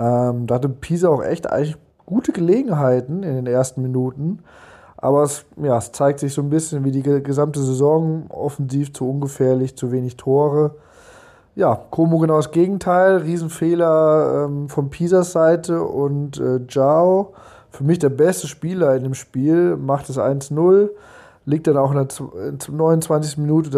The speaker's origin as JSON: {"language": "German", "country": "Germany", "said": "Ich meine, ich selber als Deutscher bin natürlich auch da jetzt kein Ausnahmefall gewesen"}